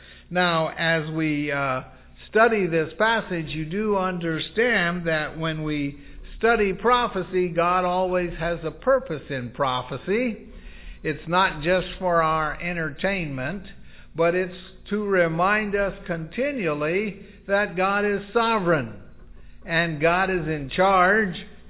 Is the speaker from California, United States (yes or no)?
yes; California, United States; moved away as an adult; and I was raised in California. I didn't leave the state until I was 27. I don't really want to go back.